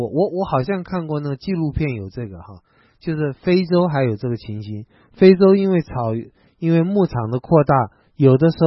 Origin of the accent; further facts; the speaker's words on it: Taiwan; 我是从台湾来的，不是从中国大陆来的。